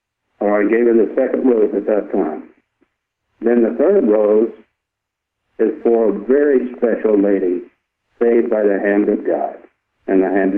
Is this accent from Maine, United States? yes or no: no; Richmond, Indiana, United States; the reunion in Richmond, Indiana, my hometown, covered by CBS.